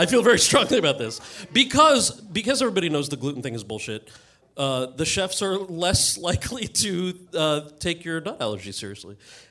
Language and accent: English; New Jersey, United States; I'm from New Jersey. We say pecans.